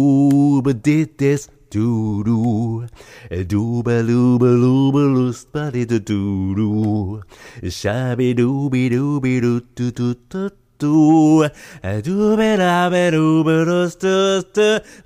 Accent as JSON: {"language": "Japanese", "town": "Yokosuka", "region": "Kanagawa", "country": "Japan", "tie": "born or raised there", "said": "もともと港町横須賀で生まれ育った私が何かこうね、港町について何か歌いたいと思って作ったやつで"}